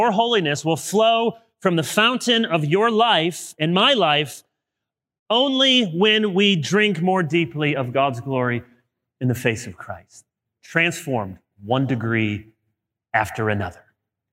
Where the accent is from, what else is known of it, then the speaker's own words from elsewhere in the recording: Chicago, Illinois, United States; born there; I'm a White Sox fan. I was born in Chicago